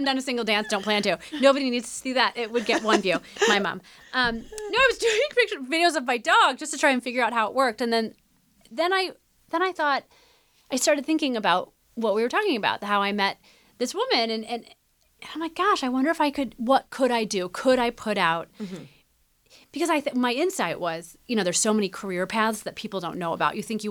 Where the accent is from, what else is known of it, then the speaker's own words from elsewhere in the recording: Midwest, United States; Because like you and I, growing up in the Midwest